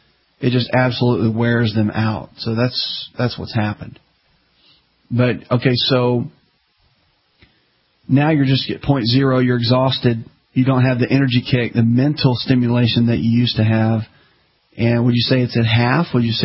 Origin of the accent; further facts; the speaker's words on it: the South, United States; especially the Southern style cooking, and I'm from the South